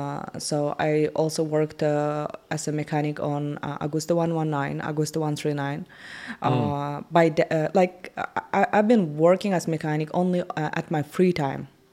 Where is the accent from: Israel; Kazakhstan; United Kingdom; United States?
Kazakhstan; I am from Kazakhstan. I was born and grew up in Kazakhstan.